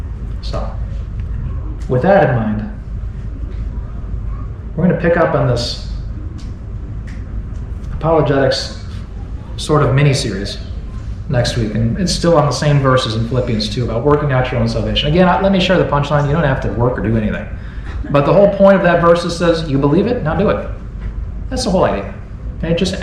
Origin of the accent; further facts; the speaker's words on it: Wisconsin, United States; Hey, I grew up with it in Wisconsin. It's not any different up there.